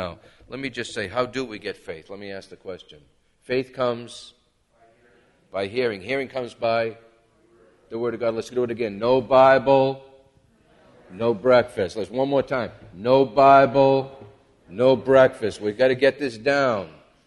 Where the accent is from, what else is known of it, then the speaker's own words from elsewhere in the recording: Brockton, Massachusetts, United States; when I grew up in, growing up in Brockton, I grew up in a tough area, and I had to learn how to fight.